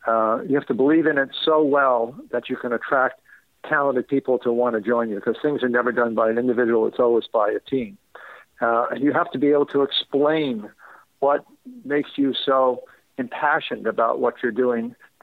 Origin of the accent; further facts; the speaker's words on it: New York City, New York, United States; When I was a young boy growing up in New York City, I didn't really want toys.